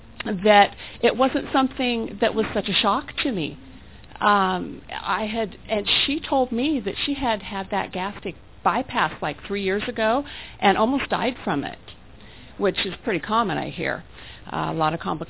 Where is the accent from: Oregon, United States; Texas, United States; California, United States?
Oregon, United States; Portland; I'm from Portland, Oregon, and I'm grateful to be here.